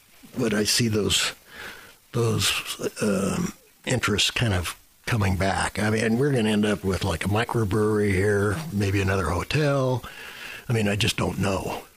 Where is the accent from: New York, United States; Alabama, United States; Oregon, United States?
Oregon, United States; Portland; It worries me because I grew up in Portland, and I've worked both in Portland and Seattle